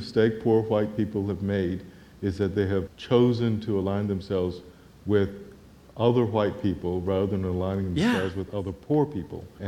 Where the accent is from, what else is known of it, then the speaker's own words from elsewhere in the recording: Charlottesville, Virginia, United States; I grew up in Virginia, which we might recall during the early parts of the Civil Rights Movement closed several of its counties and cities, including the city of Charlottesville, where I was born